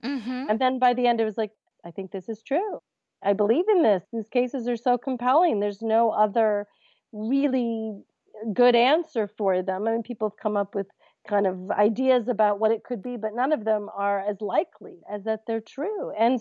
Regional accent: New York, United States; I guess maybe I'm a New Yorker or whatever.

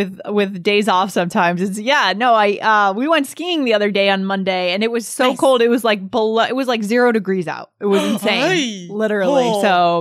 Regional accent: South Korea; So I wonder if it's okay to join if I'm from Korea.

